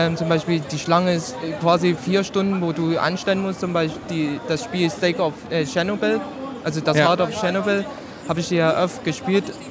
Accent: Thailand; also born or lived in Germany; Ich bin in Deutschland geboren.

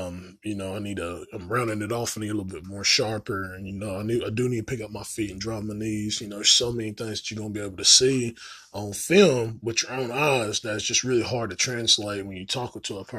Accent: Morristown, United States; because I was from Morristown. They found out, and, well, that the end of that year. And I ended up coming back to Morristown

